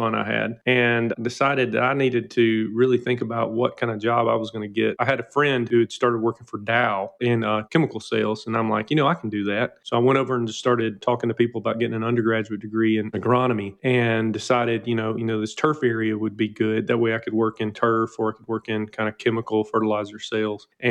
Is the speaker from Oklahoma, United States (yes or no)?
no; Alabama, United States; I'm originally from Alabama, so I really haven't strayed too far.